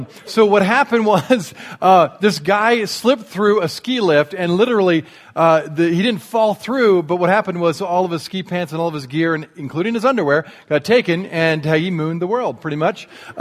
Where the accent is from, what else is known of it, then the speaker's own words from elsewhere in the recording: Indiana, United States; also born or lived in Colorado; I grew up in Indiana, and I think I've joked with you before, Indiana's a very flat land.